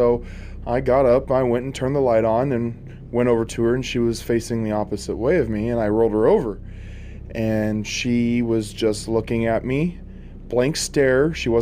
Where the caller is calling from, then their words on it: Bullhead City, Arizona, United States; I'm from Bullhead City, Arizona.